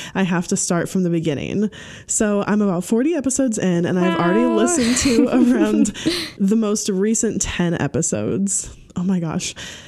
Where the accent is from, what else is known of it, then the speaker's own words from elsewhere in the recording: Tennessee, United States; also born or lived in Georgia / New York; I'm 24. I'm from Tennessee originally.